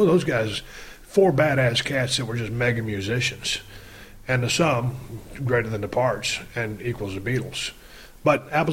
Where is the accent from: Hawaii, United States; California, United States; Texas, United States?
Texas, United States; growing up in South Texas, working with my dad, hauling hay in the hay fields, working on the side of the roads with the highway department, you know, just South Texas stuff